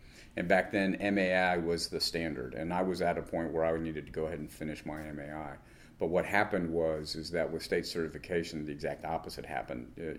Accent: Orlando, Florida, United States; also born or lived in Winter Park / Seminole County; I was born and raised in Orlando, was born in Winter Park, grew up in Seminole County, and then went away to the University of Florida and came back

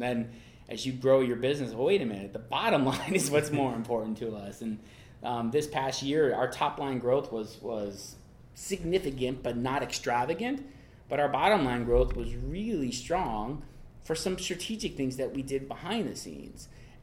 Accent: New York, United States; I grew up in New York

